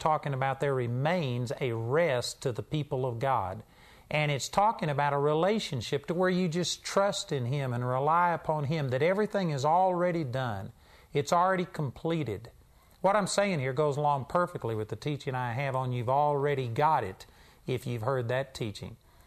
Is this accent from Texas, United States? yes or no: yes; Texas, United States; You know, I grew up in Texas, and when I was a kid, they actually had what they call blue laws.